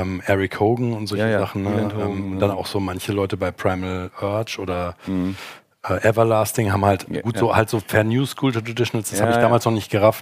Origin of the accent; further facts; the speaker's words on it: Darmstadt, Hesse, Germany; Also ich komme ja eigentlich aus Darmstadt, bei Frankfurt